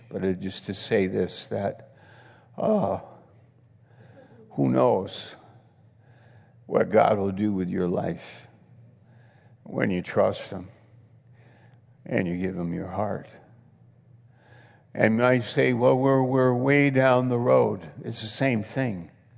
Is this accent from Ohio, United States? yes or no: no; New York, United States; I'm from New York, but I'm up in some little town, you know, trailer park up in Maine.